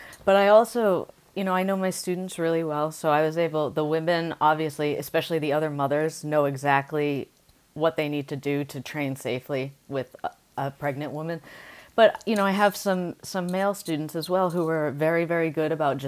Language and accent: English; California, United States; And I'm a cold person normally. Like, I'm from California. I'm cold all the time.